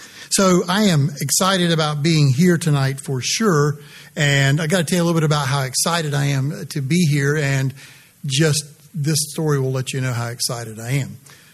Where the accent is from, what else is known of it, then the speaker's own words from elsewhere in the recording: Georgia, United States; if I sound like I'm from Georgia, it's because I am from Georgia.